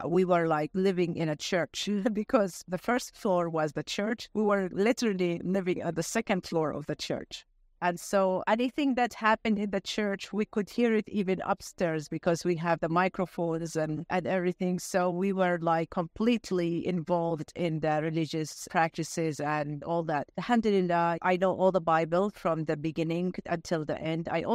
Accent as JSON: {"language": "English", "country": "Jordan", "tie": "born or raised there", "also_born_or_lived": "Denmark", "said": "Back in 1985, we immigrated back to Jordan. This is where I come from."}